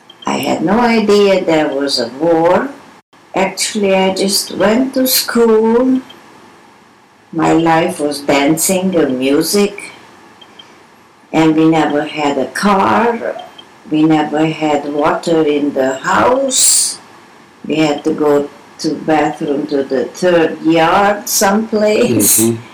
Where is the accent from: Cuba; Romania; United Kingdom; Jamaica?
Romania; moved away as an adult; now in Portland, United States; I came from Romania. Actually, I was first deported to two concentration camps, and then I came to Portland.